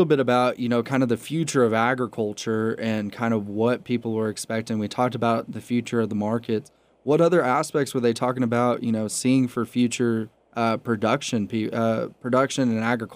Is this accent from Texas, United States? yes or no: yes; Texas, United States; You know, I'm from Lubbock County, which is homegrown cotton country. And that's all I grew up around was cotton.